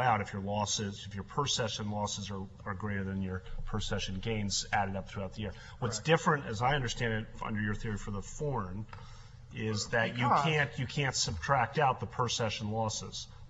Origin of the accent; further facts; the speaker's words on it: United States; I'm an American